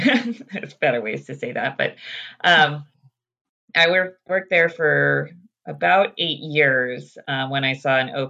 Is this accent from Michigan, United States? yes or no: no; Santa Cruz, California, United States; I grew up in Santa Cruz, so I you know, grew up with the environmental surroundings and kind of the community connection to place and to the environment that we have here in Santa Cruz.